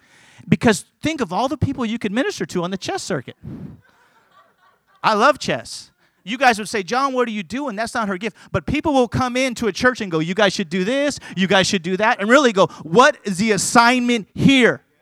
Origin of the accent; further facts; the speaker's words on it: California, United States; I'm going to send to California because I'm from California. Amen. Great state.